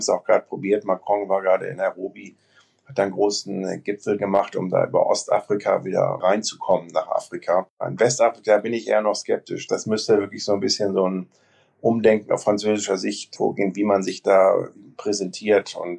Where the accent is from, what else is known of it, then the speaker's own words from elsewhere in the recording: Germany; Ich auch als Deutscher, als ich da ankam, war ich echt schockiert.